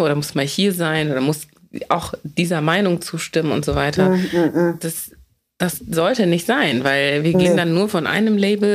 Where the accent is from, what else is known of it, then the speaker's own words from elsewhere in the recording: Lower Saxony, Germany; ich bin im Dorf aufgewachsen in Niedersachsen und wir sind zwar in eine afrikanische Kirche gegangen